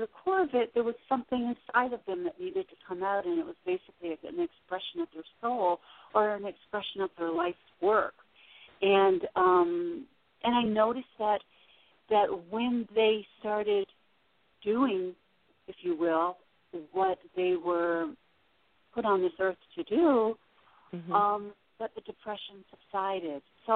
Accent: Nova Scotia, Canada; also born or lived in Florida; now in Arizona, United States; I'm originally from Nova Scotia, Canada, and I lived in Florida also for 14 years.

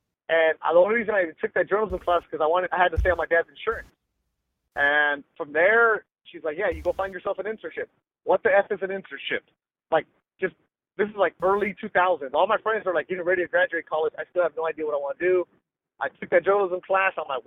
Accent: Carson, California, United States; I was ready to transfer to Cal State Dominguez Hills because it was down the street from where I grew up in Carson, which is now the StubHub Center where they do the CrossFit games, the Galaxy play.

